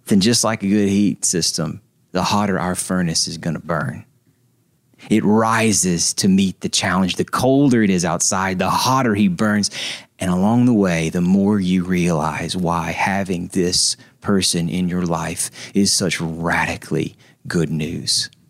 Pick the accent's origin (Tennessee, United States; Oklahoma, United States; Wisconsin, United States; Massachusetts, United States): Tennessee, United States; Nashville; I'm from Nashville. And we got up here and see snow on the ground when we roll into town on Monday.